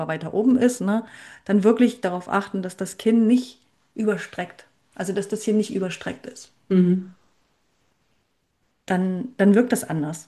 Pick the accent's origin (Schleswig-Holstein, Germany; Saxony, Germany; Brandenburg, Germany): Saxony, Germany; Ich bin aus Sachsen, ne?